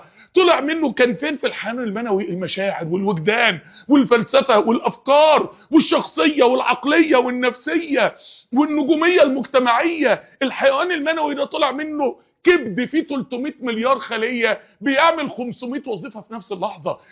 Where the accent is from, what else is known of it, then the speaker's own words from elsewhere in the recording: Mansoura, Dakahlia, Egypt; انا من المنصورة